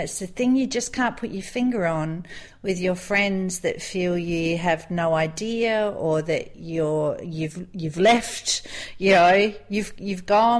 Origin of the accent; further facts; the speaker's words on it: Adelaide, South Australia, Australia; I'm Australian, I'm from Adelaide, we've got a place just out of Adelaide, it looks like this, we've got 71 wineries within a 30-minute radius of our house